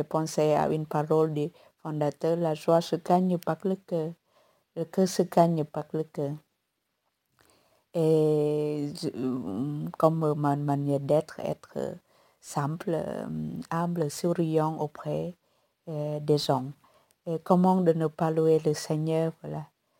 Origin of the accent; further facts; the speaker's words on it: Central Highlands, Vietnam; Ma vie était semblable à celle de tant d'autres jeunes filles des hauts plateaux au Vietnam.